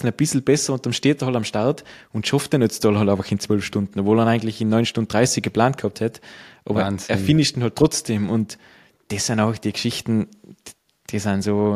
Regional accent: Längenfeld, Tyrol, Austria; ich bin aus Längenfeld, also ist mein Ortskollege quasi

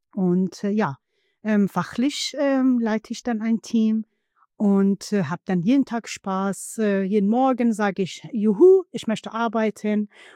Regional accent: northern Iran, Iran; German is a second language; now in Germany; Also ich komme aus Nordiran, wo die Kaspische Meer ist.

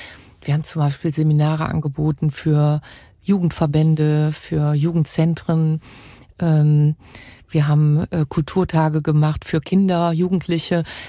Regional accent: Cologne, North Rhine-Westphalia, Germany; bin sogar auch echte Kölsche und hier geboren.

